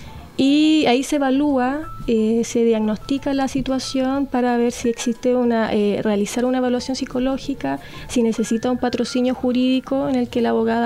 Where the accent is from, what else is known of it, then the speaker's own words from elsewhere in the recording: Santiago, Santiago Metropolitan Region, Chile; moved away as an adult; now in San Antonio, Chile; yo era de Santiago, yo me fui de Santiago más que nada por el estrés.